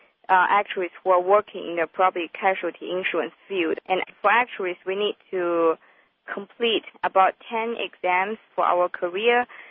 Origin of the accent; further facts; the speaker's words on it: Nanjing, Jiangsu, China; also born or lived in Singapore; now in United States; I'm from Nanjing, China, which is in the province of Jiangsu. That is about 2.5 hours away from Shanghai. Before I came to the States, I went to Singapore.